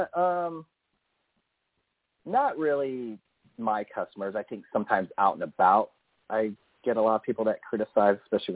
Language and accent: English; United States; I'm an American. And I'm an American, and we're free, so I can.